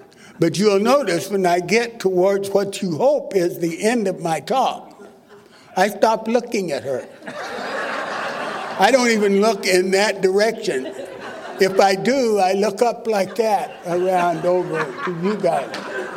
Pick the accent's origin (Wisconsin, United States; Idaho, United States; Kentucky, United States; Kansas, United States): Kansas, United States; Milan; also born or lived in Alhambra, United States; So I was born on December the 3rd, 1932, in a little East Los Angeles town called Alhambra. And I don't remember living in Alhambra. The first home I remember living in was Milan, Kansas.